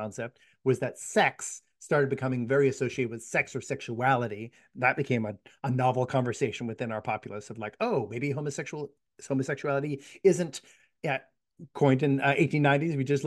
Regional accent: Ireland; now in United States; Again, I have a bias of being an Irish person, and then being here in the United States

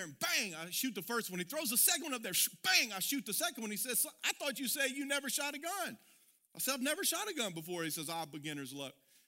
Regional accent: Louisiana, United States; And I said, "No, I'm from Louisiana."

